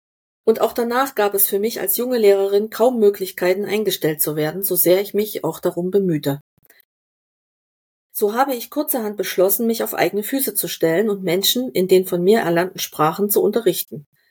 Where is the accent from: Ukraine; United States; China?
Ukraine; now in Dresden, Germany; Ich stamme aus der Ukraine